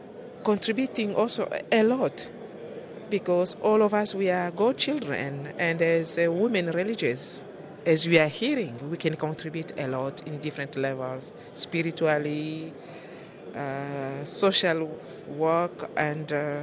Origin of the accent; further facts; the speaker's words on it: DR Congo; also born or lived in Zimbabwe; now in Rome, Italy; Sisters of Notre Dame de Namur. I'm from Congo, Republic Democratic of Congo. Our congregation is international. I've been working in Zimbabwe for 7 years, and now I'm here in Rome, working in our general leadership team.